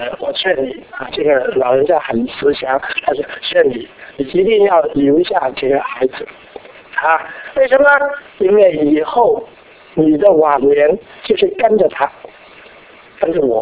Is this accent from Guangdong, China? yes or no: yes; Guangzhou, Guangdong, China; first language Cantonese; Chinese is a second language; also born or lived in Beijing; 因为我们从广州，我父亲做海关的，所以他就生我的时候是在北京。所以呢，你说一路的带领，如果我不在北京出生的话呢，我今天不敢再站在这里讲那个一半半的国语